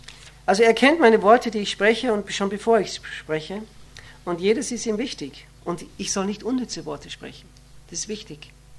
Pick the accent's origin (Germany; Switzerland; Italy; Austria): Austria; Bei uns in Österreich ist es der Ö3.